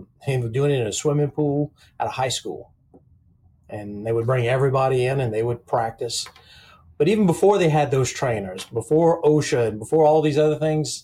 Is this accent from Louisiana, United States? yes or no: yes; Abbeville, Louisiana, United States; So born and raised in Abbeville, Louisiana, 1970, regular family, daddy was in the oil field.